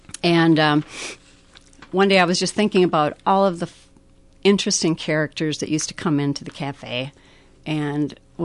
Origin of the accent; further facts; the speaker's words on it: Fairmont, United States; first real job when I was 14 was working at a little truck stop cafe called Laurel's Cafe in Fairmont, my hometown.